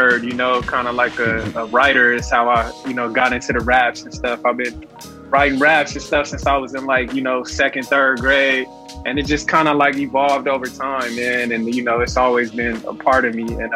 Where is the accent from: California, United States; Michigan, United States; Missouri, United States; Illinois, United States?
California, United States; Los Angeles; You know, I'm born in Los Angeles, California, man. Born and raised in Leimert Park. You know, came up in a very pro-black environment.